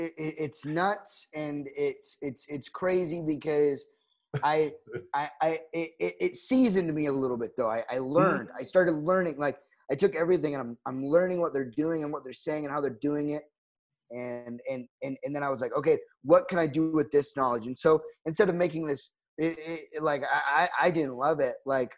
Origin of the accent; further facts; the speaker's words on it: Provo, Utah, United States; From Provo, Utah.